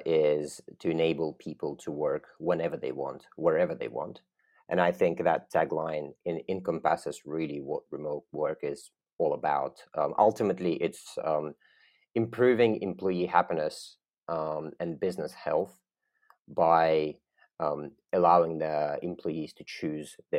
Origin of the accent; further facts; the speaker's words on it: London, United Kingdom; also born or lived in Russia; I'm Russian by birth, but I grew up in London in the UK